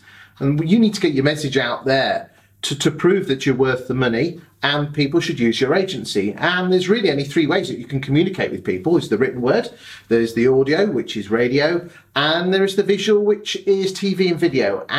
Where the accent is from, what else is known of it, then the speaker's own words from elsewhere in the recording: Grantham, East Midlands, United Kingdom; Hey, we're from Grantham.